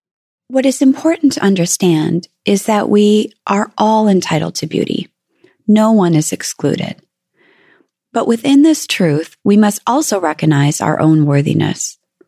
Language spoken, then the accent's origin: English; Crystal Falls, Michigan, United States; I grew up in Crystal Falls, Michigan, a town of about 2,500, framed by trees and lakes.